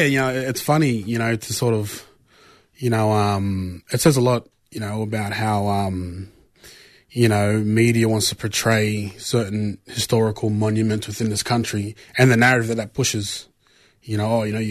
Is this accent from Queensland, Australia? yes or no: no; Mount Druitt, New South Wales, Australia; also born or lived in Blacktown; live in Sydney. Born in Blacktown, I grew up in Mount Druitt, St. Mary's.